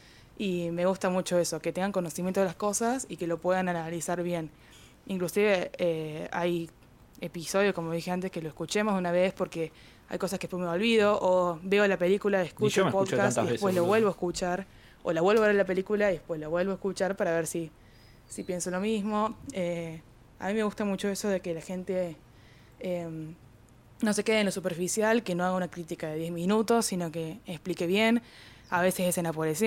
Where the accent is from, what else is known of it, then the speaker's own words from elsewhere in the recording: Río Cuarto, Córdoba, Argentina; porque soy de Río Cuarto.